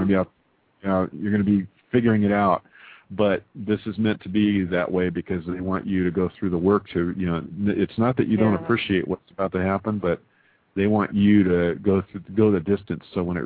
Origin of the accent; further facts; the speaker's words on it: El Paso, Texas, United States; born there; Well, I was born in El Paso